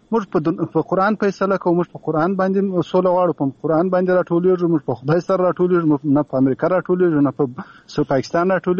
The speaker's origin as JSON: {"language": "Pashto", "country": "Afghanistan", "said": "موږ افغانان، موږ د چا غلامان نه یو"}